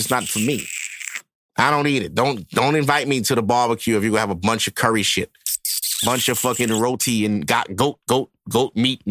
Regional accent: United States; I'm American. We don't eat goats here.

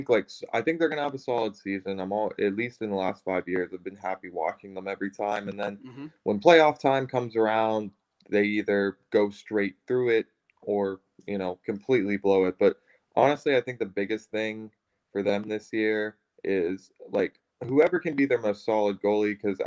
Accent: Pittsburgh, Pennsylvania, United States; So I am the only my family who all lives here, you know, we're all from Pittsburgh.

